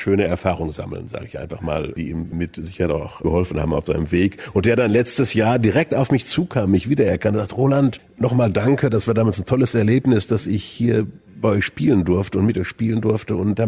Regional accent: North Rhine-Westphalia, Germany; Und ich bin halt aus dem Ruhrgebiet

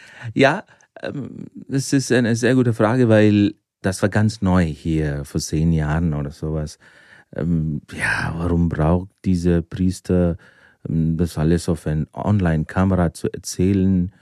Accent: India; born there; German is a second language; Ich bin in Indien geboren, in einer katholischen Familie. Viele wissen nicht, da gibt es Christen seit 1. Jahrhundert in Indien. Und ich bin 44 Jahre alt.

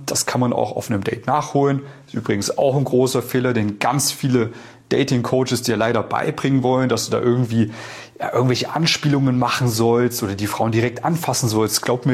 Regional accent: Central Germany, Germany; now in Vienna, Austria; Bin ja eigentlich aus Mitteldeutschland und lebe jetzt in Wien.

